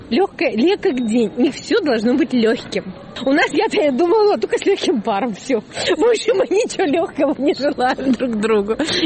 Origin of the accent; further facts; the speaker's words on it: Russia; Мы все из России такие.